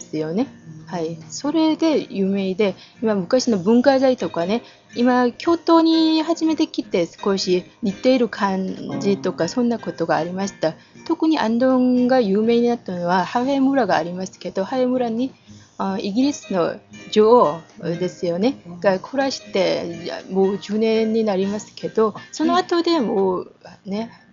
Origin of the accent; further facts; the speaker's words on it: Andong, North Gyeongsang, South Korea; Japanese is a second language; はい、私のふるさとですよ